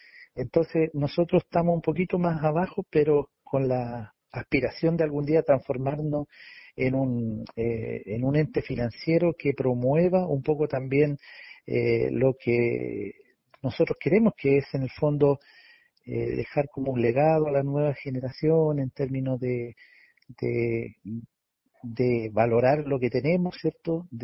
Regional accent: Temuco, Araucanía, Chile; Somos de Temuco nosotros

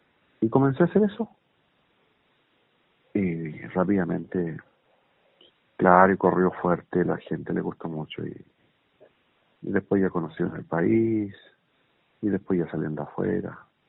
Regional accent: Quechucahuín, Los Ríos, Chile; first language Mapudungun; Spanish is a second language; Aprendí a hablar el castellano cuando llegué al colegio. Y acá vivo en Quechucahuín. Vivo, nací, me crié ahí y creo que nunca voy a salir de acá.

